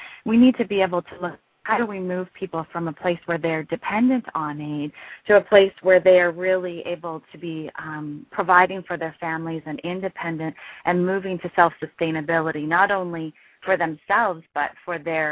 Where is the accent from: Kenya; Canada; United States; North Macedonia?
Canada; Vancouver, British Columbia; just in my hometown where I was living at the time, there were several women, there were about 30 women that had been trafficked against their will and were being held against their will in an apartment in Vancouver.